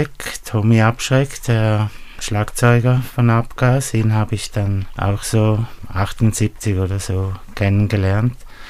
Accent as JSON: {"language": "German", "town": "Kreuzlingen", "region": "Thurgau", "country": "Switzerland", "said": "Ja, also wir sind aus Kreuzlingen, was ja mit Konstanz zusammengebaut ist."}